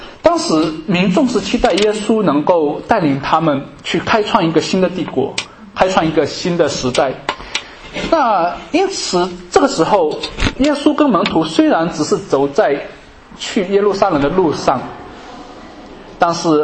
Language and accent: Chinese; China; 我相信我们中国人都很容易理解了。